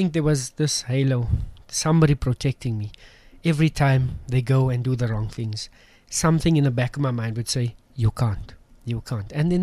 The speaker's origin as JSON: {"language": "English", "town": "Johannesburg", "region": "Gauteng", "country": "South Africa", "tie": "born or raised there", "said": "You know, I grew up in Westbury. I'm sure we know the violence and the gangsterism and the drugs that's involved. I played for a team in Waterfall Newlands."}